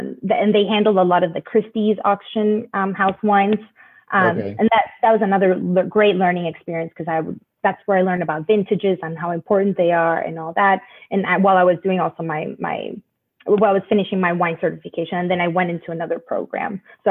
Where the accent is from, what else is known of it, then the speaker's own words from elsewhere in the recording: Panama; growing up in Panama